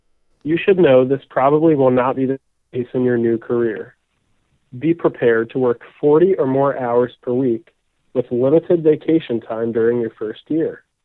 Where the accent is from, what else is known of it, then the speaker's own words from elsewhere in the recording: Covington, Ohio, United States; I'm originally from the Dayton area in a small town called Covington, Ohio.